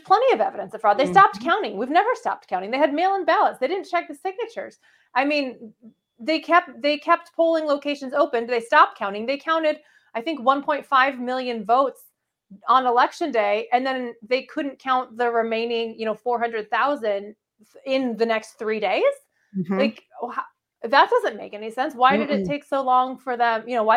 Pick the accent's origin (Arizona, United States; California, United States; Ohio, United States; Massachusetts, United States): Arizona, United States; Phoenix; So I was raised in Phoenix. I went to high school there and I went to Arizona State University.